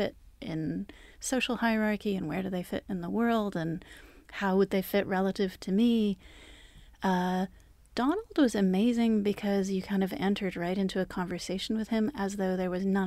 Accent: Calgary, Alberta, Canada; also born or lived in Singapore / North Wales / Shropshire / Ghana; my father was Dutch, but he was born in Indonesia. My mother was German. I grew up in Calgary, in Singapore, back in Calgary, in North Wales, Shropshire in England, Ghana, and Dallas.

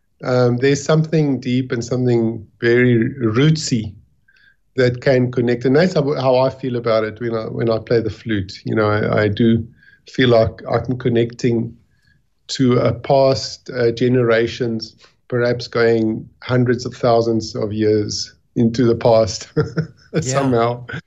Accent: Johannesburg, Gauteng, South Africa; I was born in Johannesburg, grew up in Joburg.

